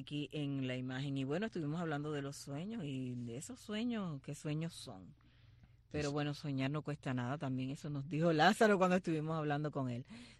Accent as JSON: {"language": "Spanish", "region": "Holguín", "country": "Cuba", "said": "Así que gracias por escribir, Hervigio Holguinero, es de mi terruño."}